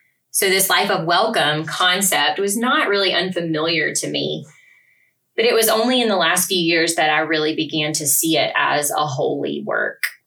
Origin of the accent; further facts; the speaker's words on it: South Carolina, United States; I grew up in the South, South Carolina, to be exact. My childhood home was a ranch-style house with a porch.